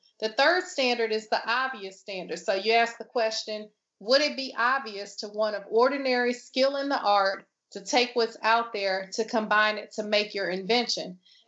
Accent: Houston, Texas, United States; now in Maryland, United States; And like I said, growing up in Houston, I was able to do my science projects in the science lab at the community college where my mother worked. And I was always encouraged to participate in different STEM programs. So now I'm here in Maryland.

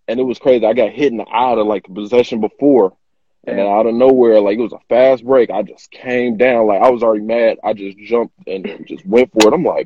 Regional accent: Cincinnati, Ohio, United States; I guess so, like Cincinnati is more so a football like city, I would say that. So just coming out of it, just like being one of those guys. Come from the inner city.

